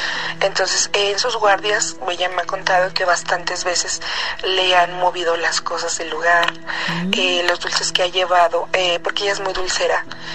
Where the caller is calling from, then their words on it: Ecatepec, State of Mexico, Mexico; de Catepec. Antes que nada, pues un saludo a toda su audiencia.